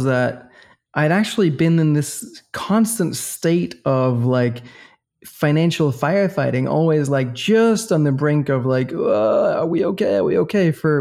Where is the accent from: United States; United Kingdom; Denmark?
Denmark; Copenhagen, Capital Region of Denmark; So we're from the same city. We're both from Copenhagen.